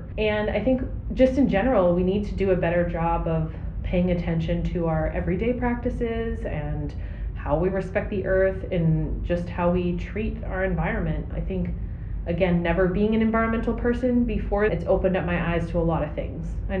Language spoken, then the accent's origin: English; Massachusetts, United States; I grew up in Massachusetts. We had state parks and stuff